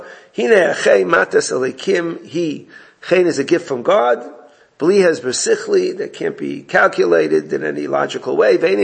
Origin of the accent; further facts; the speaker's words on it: Brooklyn, New York, United States; You know, I grew up in Borough Park. For me to go shopping in Borough Park is ridiculous.